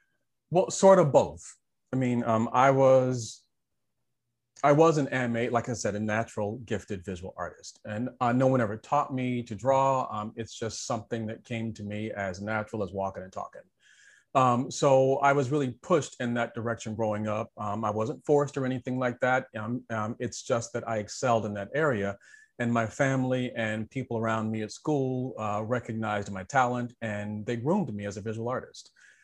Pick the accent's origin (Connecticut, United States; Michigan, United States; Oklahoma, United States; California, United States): Connecticut, United States; moved away as an adult; also born or lived in Alabama; now in New York, United States; I was born in Alabama, grew up in Connecticut, and moved to New York when I was 22 years old.